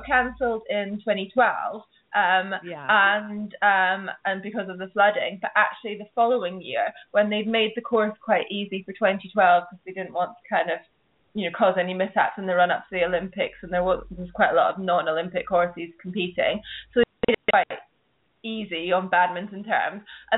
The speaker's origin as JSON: {"language": "English", "country": "United Kingdom", "said": "in my home country. And then we have like Suffolk Punchies and various other heavy horses."}